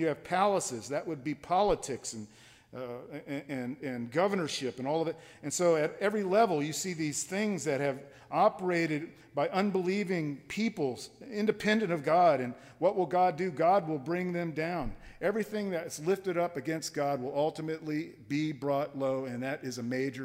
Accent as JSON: {"language": "English", "region": "Florida", "country": "United States", "tie": "born or raised there", "said": "I grew up in South Florida."}